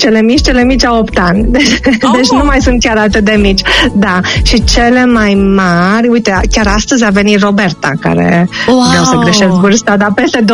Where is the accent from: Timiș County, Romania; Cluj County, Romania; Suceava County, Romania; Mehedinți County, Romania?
Cluj County, Romania; Cluj; Eu sunt din Ardeal, eu sunt din Cluj.